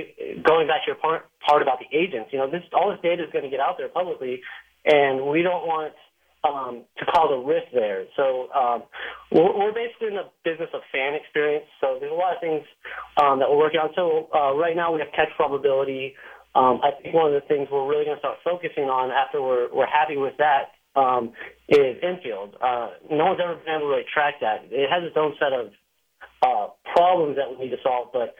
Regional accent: Houston, Texas, United States; Yeah, I'm from Houston, and I kind of grew up an Astros fan

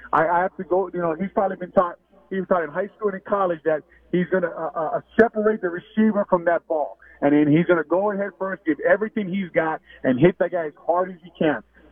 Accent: Hawaii, United States; now in Chicago, United States; I was here from 98 to 2011, and obviously I'm on the radio, so I haven't left. I'm from Hawaii.

